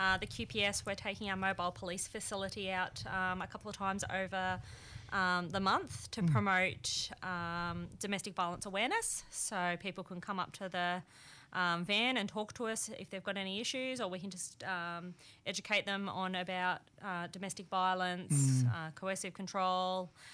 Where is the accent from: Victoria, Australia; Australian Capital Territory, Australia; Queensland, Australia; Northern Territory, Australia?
Victoria, Australia; moved away as an adult; I am originally from Victoria. I'm from Victoria. So, okay. Yep, I've been up here in the far north about 13 years now.